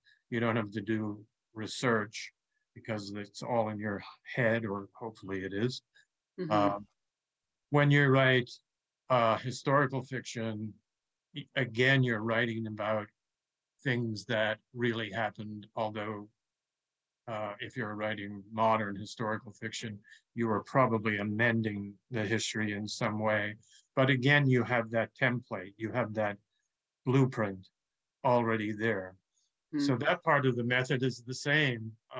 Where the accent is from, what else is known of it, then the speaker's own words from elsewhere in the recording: Newfoundland and Labrador, Canada; we'd only drive a couple of miles in the same town that I grew up in Newfoundland.